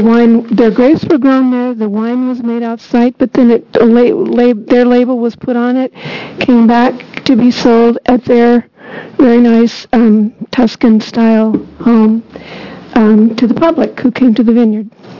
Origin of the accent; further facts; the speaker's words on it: Hillsboro, Oregon, United States; I'm from Hillsboro, Oregon.